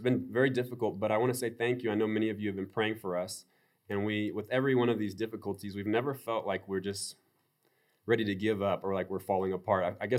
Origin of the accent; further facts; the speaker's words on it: Namibia; now in Angola; So we moved to Angola about 7 months ago, and I grew up in Namibia